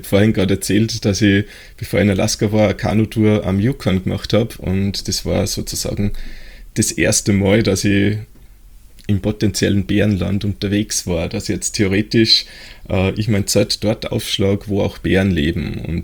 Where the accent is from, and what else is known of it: Austria